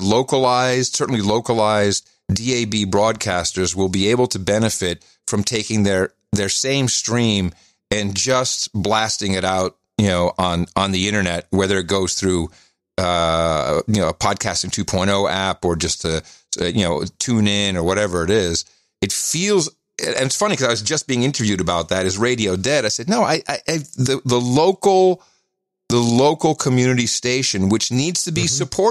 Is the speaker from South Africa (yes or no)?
no; Netherlands; I come from the radio days. I was growing up in the Netherlands.